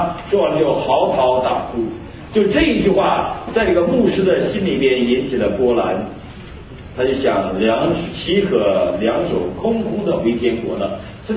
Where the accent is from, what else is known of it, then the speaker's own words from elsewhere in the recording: Northeast China, China; 我小的时候，我们的老家都敬拜偶像，敬拜的你想都想不通什么东西，黄鼠狼，东北人敬拜黄鼠狼。